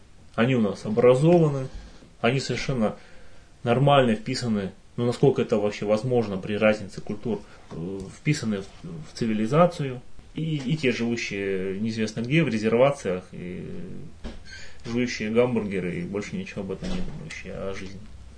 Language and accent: Russian; Siberia, Russia; born there; я родился в Сибири, на севере